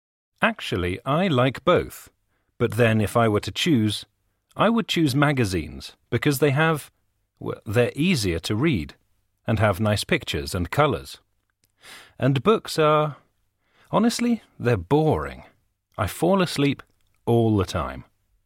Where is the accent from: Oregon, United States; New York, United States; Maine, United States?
Oregon, United States; Yeah, I'm from Oregon in the Pacific Northwest. There's lots of nature. There aren't many towns there